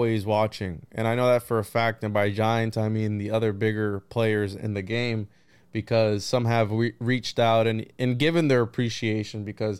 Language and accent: English; Florida, United States; also born or lived in Puerto Rico; I'm a Florida boy. I wasn't born here. I was born in Puerto Rico, but yeah.